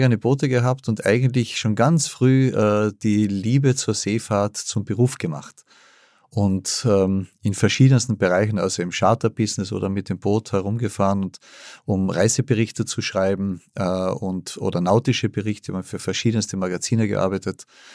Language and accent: German; Klagenfurt, Carinthia, Austria; Wir kommen aus Klagenfurt.